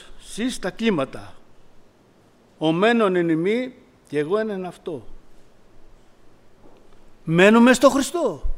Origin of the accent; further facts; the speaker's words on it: Pyrgos, Western Greece, Greece; Όσοι δεν με ξέρετε, είμαι από τον Πύργο.